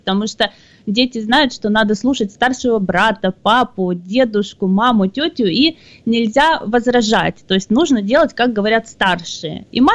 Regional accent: Grozny, Chechnya, Russia; born there; я родилась в Чечне, в городе Грозном, и на мое детство и юность пришлись войны.

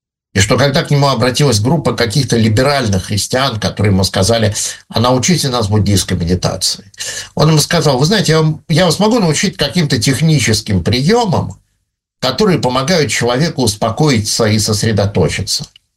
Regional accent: Severomorsk, Murmansk Oblast, Russia; я вырос в Североморске, в Мурманской области, у нас полярная зима, я ее очень люблю.

